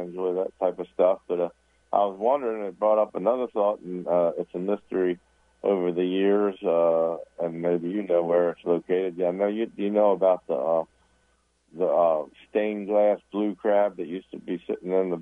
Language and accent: English; Baltimore, Maryland, United States; I'm really from Baltimore, but I took a trip out yesterday.